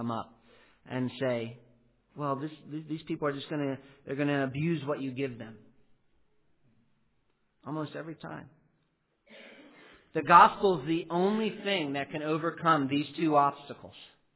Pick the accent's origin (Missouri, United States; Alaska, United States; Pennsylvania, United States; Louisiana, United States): Pennsylvania, United States; Where I grew up in Pennsylvania, you certainly can love strangers